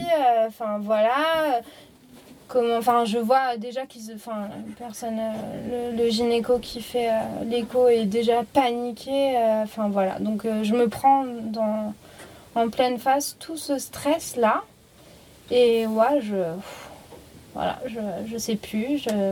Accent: Bourgogne-Franche-Comté, France; Chez nous, dans la Nièvre, là où mes parents vivaient

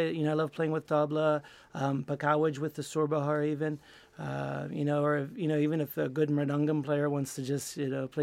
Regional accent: Pittsburgh, Pennsylvania, United States; born there; I was born right here in Pittsburgh, Pennsylvania, and there's no reason why I should know this music either.

